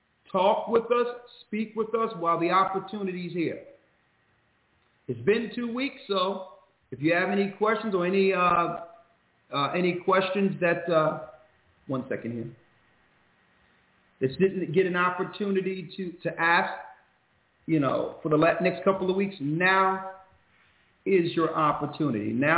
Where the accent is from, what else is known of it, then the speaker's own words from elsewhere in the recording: Lake Charles, Louisiana, United States; born there; I was born in Lake Charles.